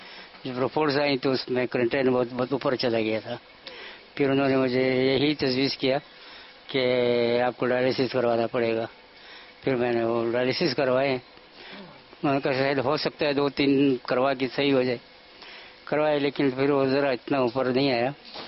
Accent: Quetta, Balochistan, Pakistan; میں کوئٹہ کا رہنے والا ہوں.

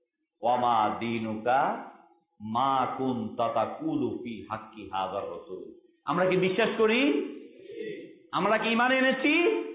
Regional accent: Bangladesh; first language Bengali; সর্বপ্রথম আমার পরিচয় আমি মুসলমান, এটা মনে রাখবেন। দ্বিতীয় পরিচয় হচ্ছে আমি বাঙালি, বাংলা আমার ভাষা, এই দেশ শাহজালাল শাহপরাণের বাংলাদেশ।

